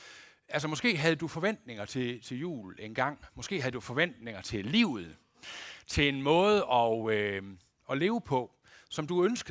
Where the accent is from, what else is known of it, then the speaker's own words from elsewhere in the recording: West Jutland, Denmark; Og jeg er jo sådan en vestjyde